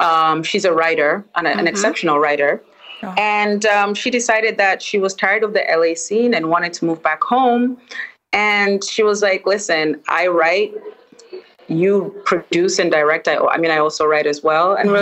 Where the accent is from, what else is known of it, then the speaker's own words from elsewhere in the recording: Dar es Salaam, Tanzania; Hey. I am from Dar es Salaam, Tanzania, born and raised, though I've traveled extensively and I've lived in other parts of the world.